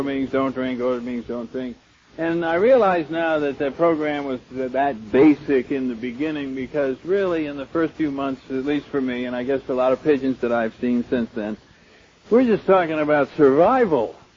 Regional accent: New England, United States; I come from New England originally

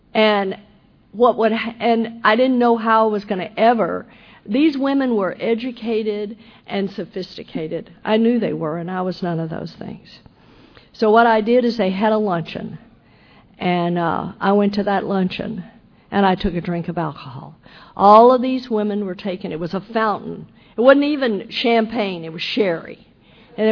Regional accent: Texas, United States; I'm like, I can't do this. I am a hick from Texas.

